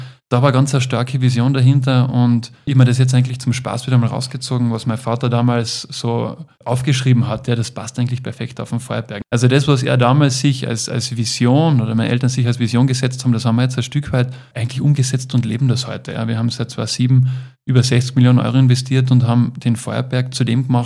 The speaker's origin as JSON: {"language": "German", "region": "Carinthia", "country": "Austria", "tie": "born or raised there", "said": "Ich bin am Ostersee aufgewachsen, da war dann einfach immer Nebel im Herbst, weil natürlich die Kärntner Seenplatte dampft ab"}